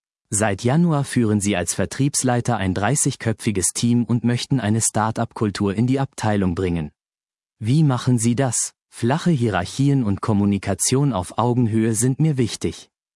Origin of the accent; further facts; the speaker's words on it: Offenburg, Baden-Württemberg, Germany; Besonders genieße ich ausgiebige Marktbesuche am Samstagmorgen in meiner Geburtsstadt Offenburg.